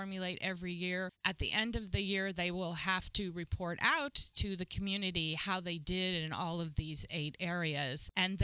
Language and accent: English; San Francisco, California, United States; And so when I was growing up in San Francisco public schools, we had not just a pull-out instrumental music program, but we also had a choral program.